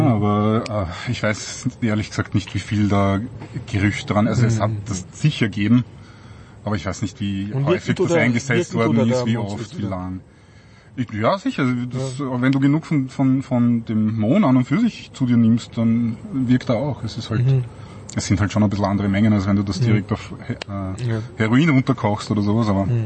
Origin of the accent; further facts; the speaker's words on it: Austria; Was man bei uns in Österreich wahrscheinlich kennt, ist der Graumohn